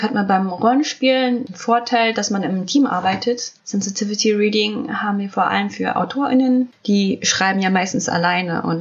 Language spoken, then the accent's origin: German; Germany; born there; Ich bin ja in Deutschland geboren und als ich Kinderbücher gelesen habe, gab es keine Repräsentation von Menschen mit ostasiatischer Herkunft.